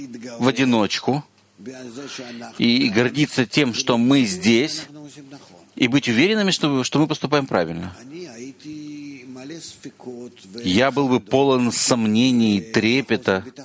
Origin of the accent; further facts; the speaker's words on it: Rakhiv, Zakarpattia Oblast, Ukraine; Мы тоже из Рахова-то.